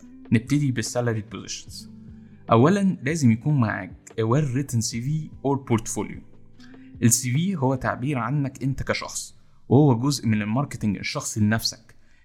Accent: Egypt; تاني حاجه ان احنا كمصريين ما عندناش ثقافه النتوركينج قوي

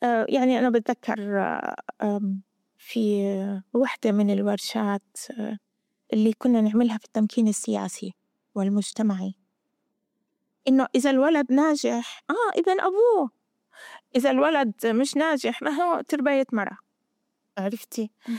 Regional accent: Zarqa, Zarqa Governorate, Jordan; انولدت في مخيم الزرقاء وبعيش في مخيم الزرقاء، بس أنا من يافا.

